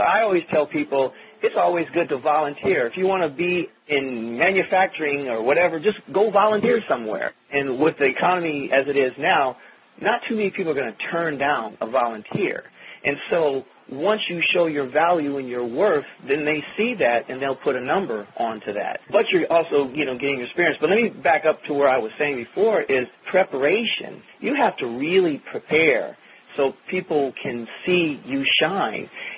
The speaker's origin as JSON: {"language": "English", "town": "Hammond", "region": "Indiana", "country": "United States", "said": "I'm from Hammond, Indiana, a small town right near Gary, Indiana, and I had my eyes set on Los Angeles."}